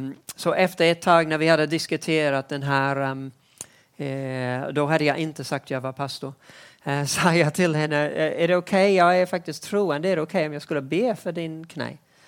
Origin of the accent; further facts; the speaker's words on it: New Zealand; Swedish is a second language; now in Sweden; mitt hemland, Nya Zeeland